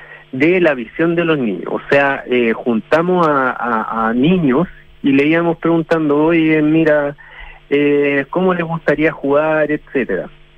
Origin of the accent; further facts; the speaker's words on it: Viña del Mar, Valparaíso, Chile; yo me crié en Viña del Mar, entonces me acuerdo del juego.